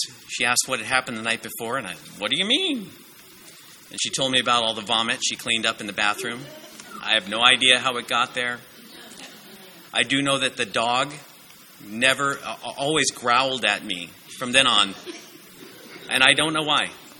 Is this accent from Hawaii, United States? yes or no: yes; Hawaii, United States; Growing up in Hawaii in the 70s and 80s was an experience.